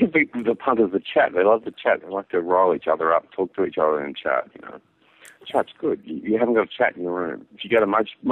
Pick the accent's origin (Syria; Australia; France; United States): Australia; I'm like, you know, I'm from Australia. I don't really know guns, but in America, they all seem to be gun obsessed.